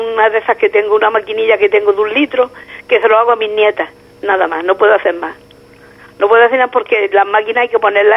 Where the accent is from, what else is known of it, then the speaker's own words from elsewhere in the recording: La Caleta, Andalusia, Spain; Yo soy de La Caleta.